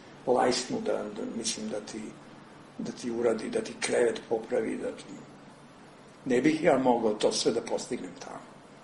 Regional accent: Zemun, Belgrade, Serbia; ja sam odrastao u Zemunu, vrlo specifično sredina.

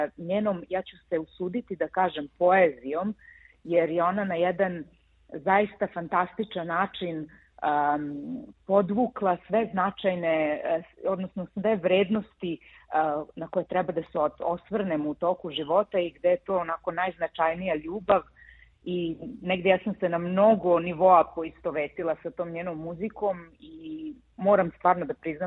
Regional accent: Smederevo, Podunavlje District, Serbia; Ja sam rodom iz Smedereva, tamo sam naravno odrasla.

